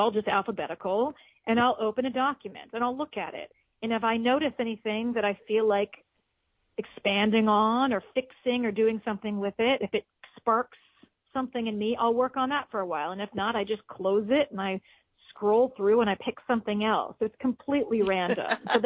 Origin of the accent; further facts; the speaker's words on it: Ohio, United States; because I'm from Ohio.